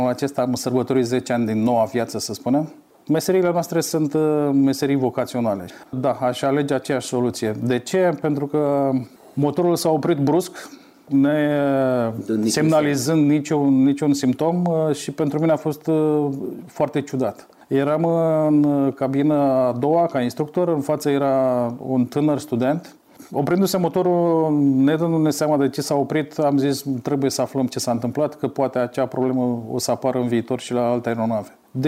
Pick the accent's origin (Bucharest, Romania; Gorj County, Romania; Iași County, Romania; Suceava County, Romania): Iași County, Romania; Iași; Deși eram din Iași, da.